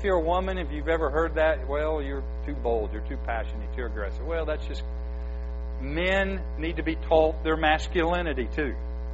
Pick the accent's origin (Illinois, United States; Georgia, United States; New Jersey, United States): Georgia, United States; Atlanta; I don't remember this because I grew up in Atlanta